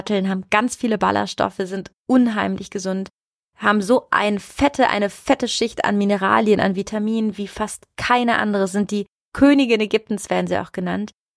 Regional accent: Italy; German is a second language; now in Germany; Und ich komme aus Italien. Für mich ist es ganz schlimm, nicht zu essen.

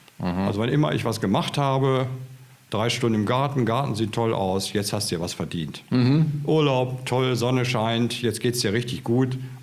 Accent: Hanover, Lower Saxony, Germany; born there; Genau, gebürtiger Hannoveraner

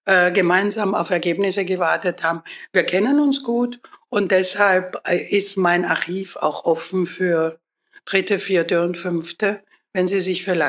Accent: Vienna, Austria; moved away as an adult; now in Germany; Ich komme aus Wien. Ich bemühe mich. Es fällt mir auch nach 46 Jahren Baden-Württemberg schwer.

